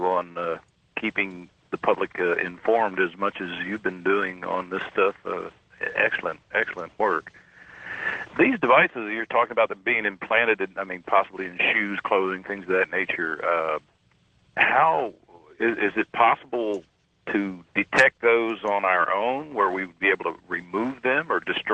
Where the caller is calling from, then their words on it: Texas, United States; calling from Texas.